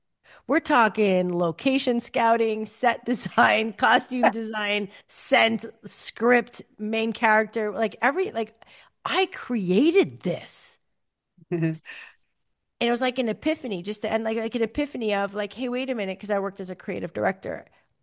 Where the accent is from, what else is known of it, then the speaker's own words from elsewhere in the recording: United States; now in Copenhagen, Denmark; I live in Copenhagen, though I'm from the States, and the work visa was tied to my job